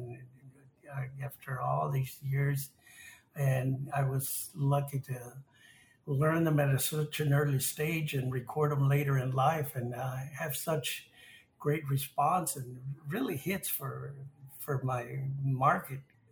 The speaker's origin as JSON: {"language": "English", "town": "Temple", "region": "Texas", "country": "United States", "tie": "born or raised there", "said": "I was born and raised here in Temple, where I still reside now. I was the first of my family's siblings to be born in town, and I'm seventh of 13."}